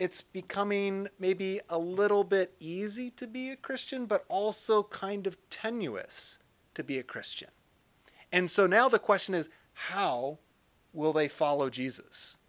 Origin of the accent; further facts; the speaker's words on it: Detroit, Michigan, United States; I'm from the Detroit, Michigan area.